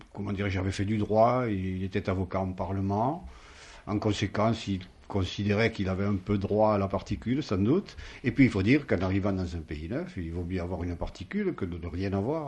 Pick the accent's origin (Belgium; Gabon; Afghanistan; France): France; Castelsarrasin, Occitanie; je suis de Castelsarrasin, historien de Castelsarrasin.